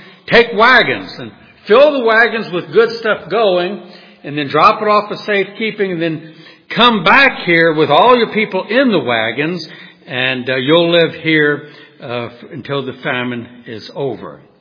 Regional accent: New Orleans, Louisiana, United States; We grew up together in New Orleans. And on this one block, there were 22 kids.

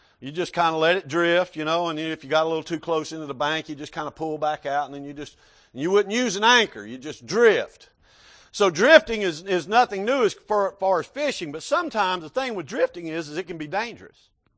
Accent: Florida, United States; but I grew up in Florida, and we had a thing, what we call was drift fishing.

